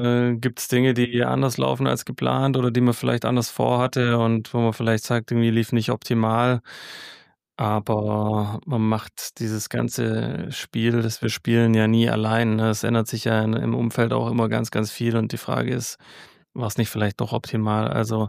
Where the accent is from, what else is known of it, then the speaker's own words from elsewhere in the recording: Ravensburg, Baden-Württemberg, Germany; Ich komme wie du, Hanna, aus Ravensburg.